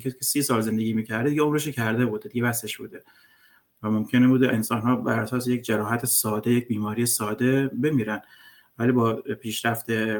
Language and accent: Persian; Iran; born there; ما دهه 60 هم اول دهه 60 تو ایران به دنیا اومدیم